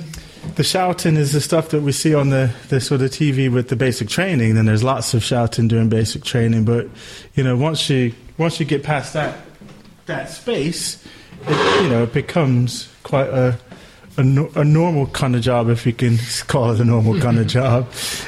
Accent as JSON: {"language": "English", "region": "New Jersey", "country": "United States", "moved": "yes", "lives_now": "United Kingdom", "said": "I'm not from around these parts. I'm originally from the States. New Jersey is my home, but I've been living here in England now 16 years."}